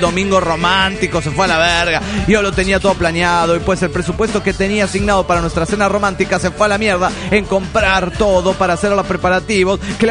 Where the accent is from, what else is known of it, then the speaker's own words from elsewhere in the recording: Ensenada, Baja California, Mexico; Wey, espérense, soy el homie de Ensenada, Baja California, México.